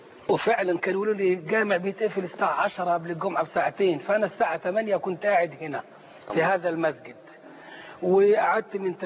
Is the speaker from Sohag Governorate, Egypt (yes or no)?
yes; Sohag Governorate, Egypt; كان لسه أشرطة الشيخ ما نزلتش الصعيد وأنا من أبناء سوهاج